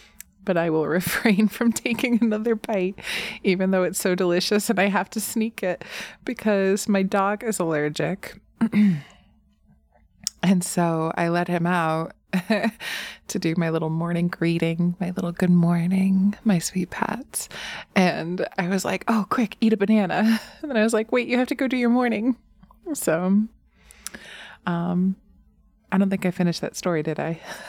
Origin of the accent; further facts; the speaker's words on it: the South, United States; As some of you know, I come from the South, and so my family always at bedtime would be like, let's have a snack.